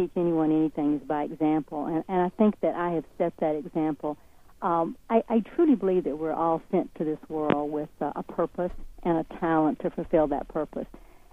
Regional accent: Nashville, Tennessee, United States; I was raised in Nashville, Tennessee, and I could not sing or pick.

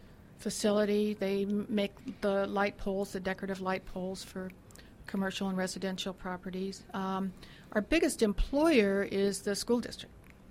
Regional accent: Oxnard, California, United States; I was born in Oxnard. I'm a Ventura County native. I went to schools all throughout Ventura County until the Vietnam years.

